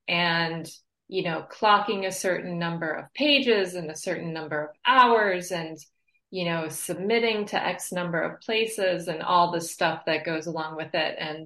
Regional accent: New York, United States; also born or lived in Boston, Massachusetts; my husband and I moved from Massachusetts, mm-hmm. from the Boston area, but I am actually from upstate New York originally.

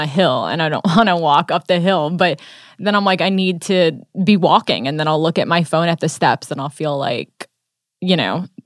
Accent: New York, United States; now in Los Angeles, United States; I'm from New York, and I can really feel the difference of how I just don't walk as much when I'm here.

